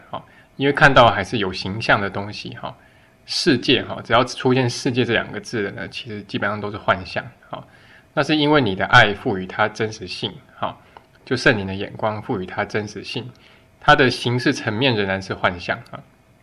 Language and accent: Chinese; China; 用我们中国人的成语来说